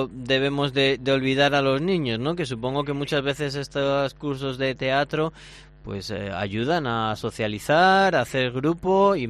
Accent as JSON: {"language": "Spanish", "town": "Mingorría", "region": "Castile and León", "country": "Spain", "said": "el de mi pueblo, el de Mingorría, también el de Santa Teresa aquí en Ávila."}